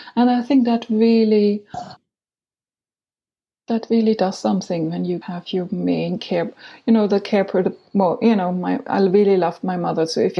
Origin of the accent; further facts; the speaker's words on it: Frankfurt, Hesse, Germany; English is a second language; I was born and raised in Frankfurt am Main